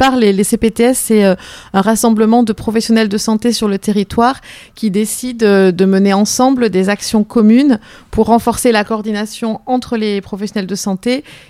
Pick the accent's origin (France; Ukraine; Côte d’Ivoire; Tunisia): France; Dax, Nouvelle-Aquitaine; je suis une Dacquoise pure souche puisque je suis née à Dax. Je suis mariée avec un Dacquois et mes trois enfants sont aussi nés à Dax. J'ai quitté Dax pendant 4 ans pour faire mes études, pour devenir orthophoniste à Bordeaux.